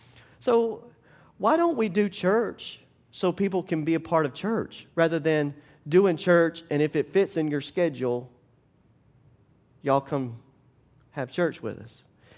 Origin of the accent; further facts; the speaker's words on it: Louisiana, United States; at least I grew up in Louisiana, so we had the blue law. You couldn't work on Sunday, right?